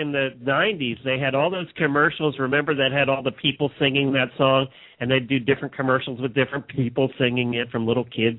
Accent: Hershey, Pennsylvania, United States; we grew up around Hershey.

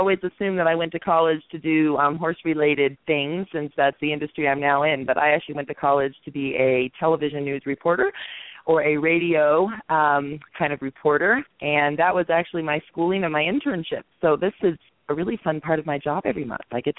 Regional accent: Aurora, Colorado, United States; from Aurora, Colorado

